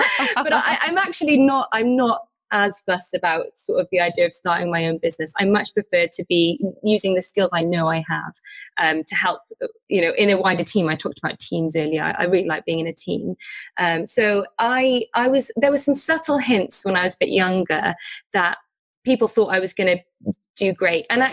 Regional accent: Wales, United Kingdom; now in England; I should mention that I'm Welsh. So I live in the UK, but I live in England now, and I'm Welsh

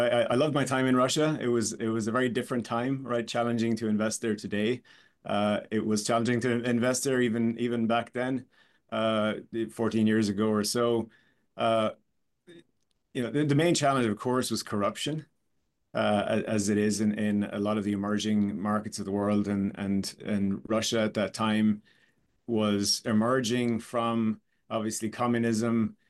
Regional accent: Ireland; moved away as an adult; I'm originally Irish, grew up in Ireland, like yourself, and similarly spent a lot of my life, most of my career, almost all my career actually, outside of Ireland.

